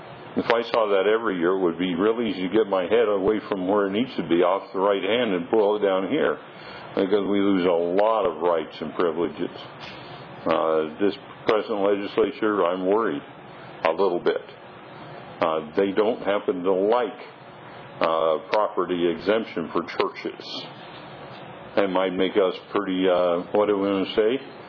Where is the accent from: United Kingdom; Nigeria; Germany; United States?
United States; I mean, I am an American by birth. I have the rights of citizenship by birth.